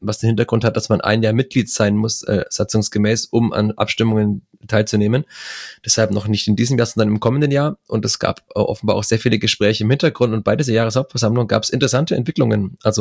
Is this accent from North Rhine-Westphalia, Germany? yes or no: no; Fürth, Bavaria, Germany; ich komme aus Fürth und nicht aus Greuther Fürth.